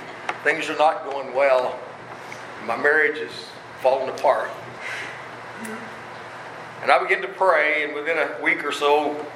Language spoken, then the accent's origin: English; Southern United States, United States; accent: Southern; now in Maine, United States; I'm from the South. You can tell by the way I talk. For God to send a biscuits and gravy country boy to Maine to plant a church